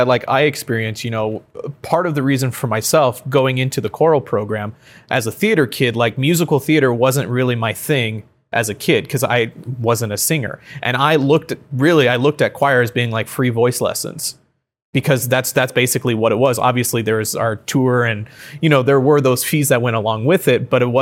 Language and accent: English; Saugus, California, United States; You and I, we grew up on the Saugus side of town, and it's made up of a certain demographic.